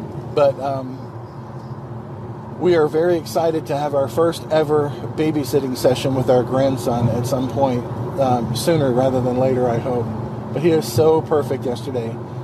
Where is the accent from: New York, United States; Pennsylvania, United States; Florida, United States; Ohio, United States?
Florida, United States; Jacksonville; because he's loves the Jacksonville Jaguars, and I grew up in Jacksonville, and he has to be unique.